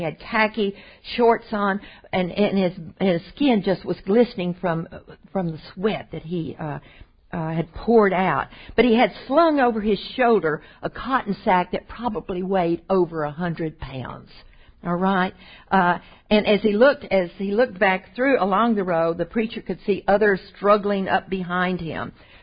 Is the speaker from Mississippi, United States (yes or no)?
yes; Mississippi, United States; I grew up in Mississippi, and so this is just a picture from my past, okay?